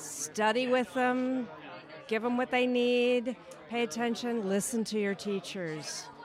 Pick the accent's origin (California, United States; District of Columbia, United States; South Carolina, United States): California, United States; Oakland; I'm from Oakland, California.